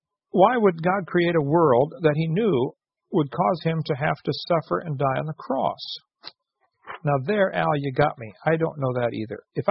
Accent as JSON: {"language": "English", "town": "East Peoria", "region": "Illinois", "country": "United States", "tie": "born or raised there", "said": "I remember living near Bloomington, Illinois, when I grew up in East Peoria"}